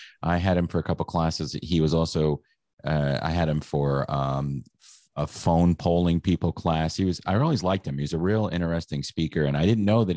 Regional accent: Mansfield, Pennsylvania, United States; also born or lived in Elmira, New York; a town about 12 miles from where Jeff and I grew up in Mansfield, Pennsylvania, though he was born in Wellsboro and I was born in Elmira, New York.

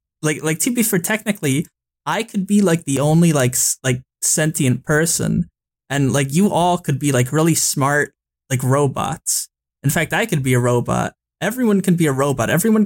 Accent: Canada; I'm Canadian.

